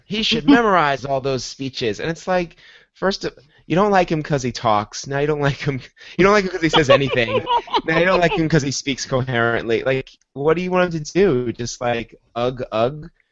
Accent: New York, United States; So I'd be like, so starting next time I'll be like

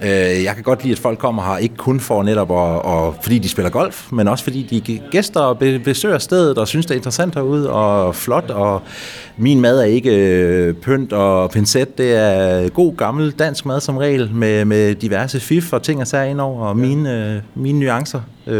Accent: Aarhus, Central Denmark Region, Denmark; now in Sorø, Denmark; Altså jeg er tilflytter oprindeligt fra Aarhus af, opvokset i Jylland, og flyttet til Ringsted først, og senere til Sorø

